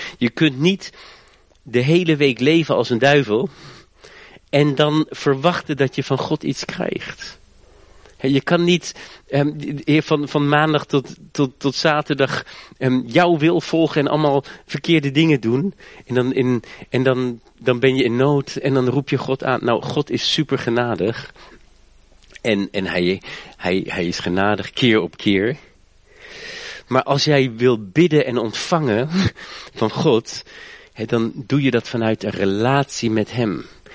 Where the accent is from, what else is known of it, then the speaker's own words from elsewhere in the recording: Germany; Dutch is a second language; Ik ben in Duitsland opgegroeid, ik weet het echt niet.